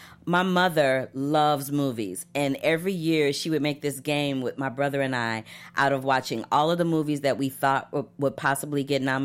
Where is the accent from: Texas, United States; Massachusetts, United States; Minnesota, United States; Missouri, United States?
Missouri, United States; St. Louis; In St. Louis, Missouri.